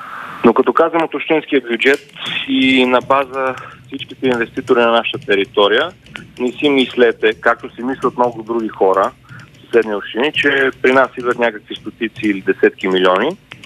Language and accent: Bulgarian; Bozhurishte, Sofia Province, Bulgaria; also born or lived in Pernik; Кореняк божурчанин, кореняк гурмазовец, съседното село.